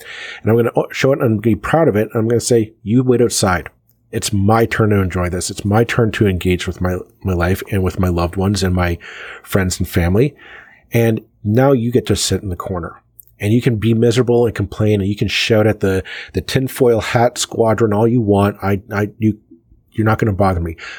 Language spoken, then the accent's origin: English; Canada